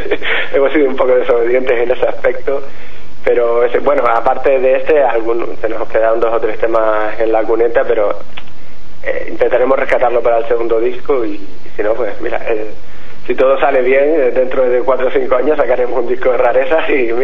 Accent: Canary Islands, Spain; Yo soy de Canarias como él también. Y nada, cuando éramos adolescentes íbamos por ahí con la guitarra en la playa

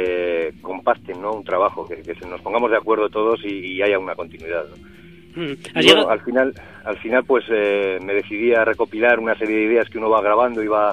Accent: Soria, Castile and León, Spain; soy de Soria y bueno, en las ciudades pequeñas ya sabes que es más difícil muchas veces encontrar músicos

